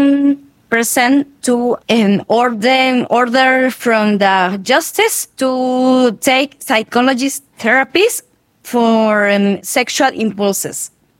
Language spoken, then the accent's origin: English; Lima, Peru; Well, I'm from Lima, and I'm very critical about my city, because when you live in the capital, you think that's the only thing that matters, right?